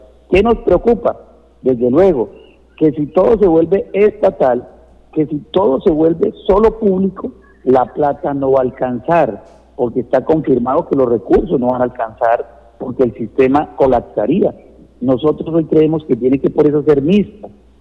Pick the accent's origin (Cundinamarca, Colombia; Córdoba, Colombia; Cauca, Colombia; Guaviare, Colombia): Guaviare, Colombia; mi tierra, mi Guaviare, la que nos eligió